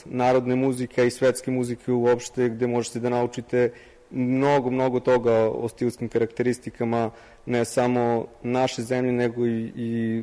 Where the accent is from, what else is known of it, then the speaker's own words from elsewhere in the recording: Petrovac na Mlavi, Braničevo District, Serbia; Iz Petrovca na Mlavi.